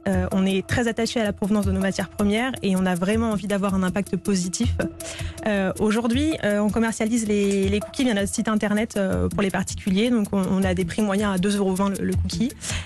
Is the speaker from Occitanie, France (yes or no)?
no; Brittany, France; on est breton et on en est fiers